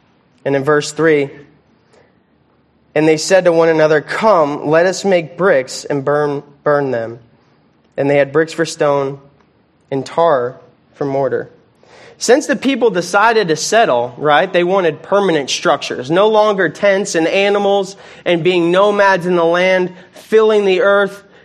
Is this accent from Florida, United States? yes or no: yes; Florida, United States; Growing up in Florida, right, we have different structures.